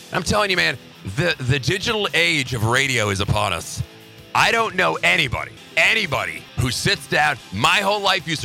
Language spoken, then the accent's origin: English; Chicago, Illinois, United States; Growing up in Chicago, I'm used to losers.